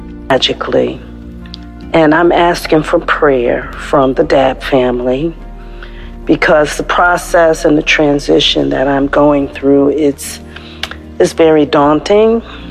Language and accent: English; Connecticut, United States; I'm from Connecticut.